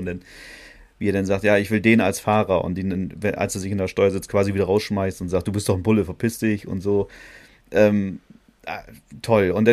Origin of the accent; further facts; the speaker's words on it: Bremen, Germany; wir sind ja Bremer, ne?